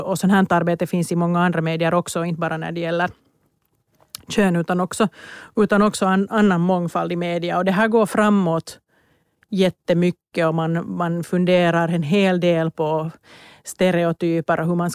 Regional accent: Finland; jag kanske också som finlandssvensk lite känner igen fast vi är en jätteprivilegierad minoritet.

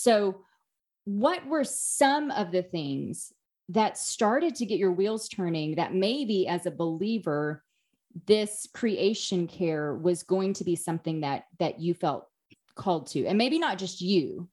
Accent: Southern US, United States; And I would say I grew up the culture in which I grew up in Bible Belt America

